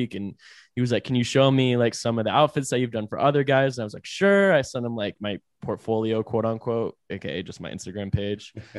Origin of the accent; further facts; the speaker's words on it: Raleigh, North Carolina, United States; Like, I'm from Raleigh. Like, I'd say Raleigh is not really like a fashion capital of the country.